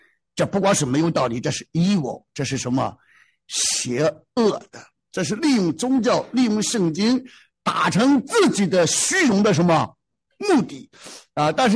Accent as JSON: {"language": "Chinese", "country": "China", "said": "我们中国人常常讲这个这个龙生龙，凤生凤"}